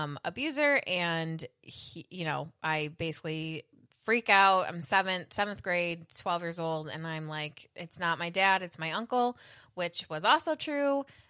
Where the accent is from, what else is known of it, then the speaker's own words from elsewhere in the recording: Grand Island, New York, United States; So I grew up on Grand Island, which is an island literally in the middle of the Niagara River.